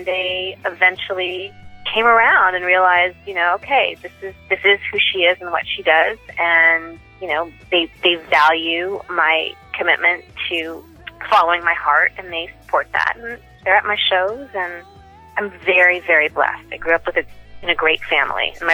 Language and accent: English; Los Angeles, California, United States; Born and raised in L.A. Grew up on top of Mulholland by the 405 freeway.